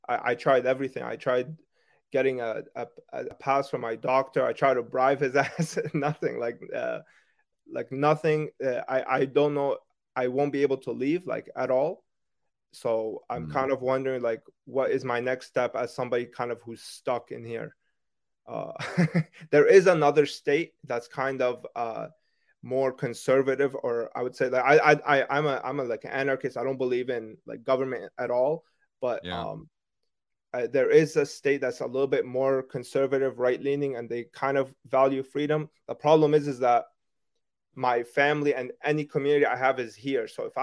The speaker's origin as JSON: {"language": "English", "country": "Canada", "said": "I'm from Canada, right?"}